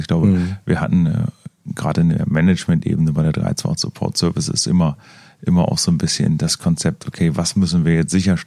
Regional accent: Wolfenbüttel, Lower Saxony, Germany; Nee, ich komme aus Niedersachsen.

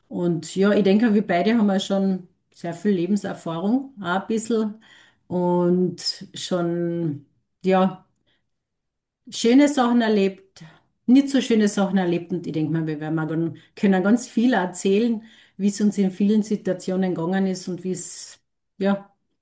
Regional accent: Carinthia, Austria; accent: Carinthian; wir bleiben einfach in unserem Dialekt, wie wir sprechen und dass wir vielleicht einmal so eine lustige Podcast-Folge machen mit den Kärntner, ja, Dialekten

